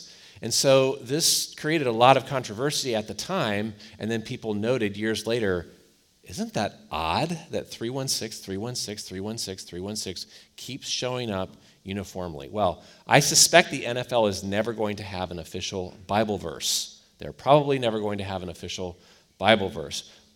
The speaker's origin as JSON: {"language": "English", "town": "Cleveland", "region": "Ohio", "country": "United States", "said": "I'm from Cleveland."}